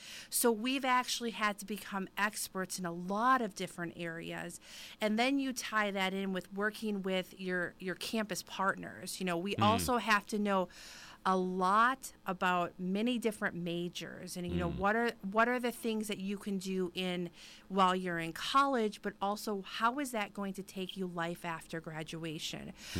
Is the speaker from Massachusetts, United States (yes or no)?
no; Minnesota, United States; also born or lived in Nebraska; But I am born and raised in Minnesota. I went to school in Nebraska, so I went to a private school in Nebraska, ended back up in the Minneapolis-St. Paul area for about a year and a half